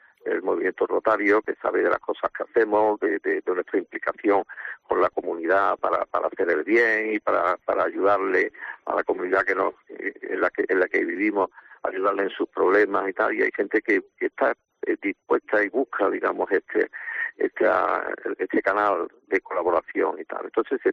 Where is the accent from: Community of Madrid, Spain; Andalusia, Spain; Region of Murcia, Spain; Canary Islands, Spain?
Andalusia, Spain; Morón de la Frontera; yo nací en un pueblo cerca de Sevilla, Morón de la Frontera. Uh-huh. Y bueno, soy por tanto sevillano y de pueblo